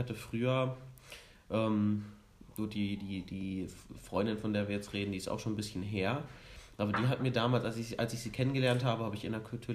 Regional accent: Rinteln, Lower Saxony, Germany; bin ich schon durch meine Heimatstadt, durch Rinteln da gedümpelt

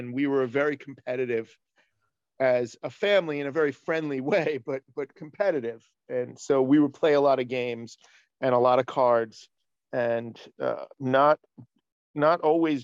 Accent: New York City, New York, United States; I grew up first in Manhattan with my mom and my grandparents.

